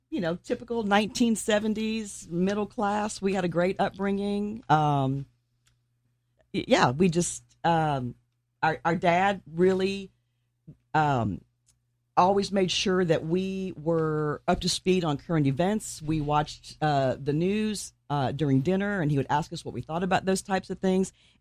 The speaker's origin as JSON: {"language": "English", "town": "Cypress", "region": "Texas", "country": "United States", "tie": "born or raised there", "said": "We grew up in Northwest Houston in Cypress, Texas."}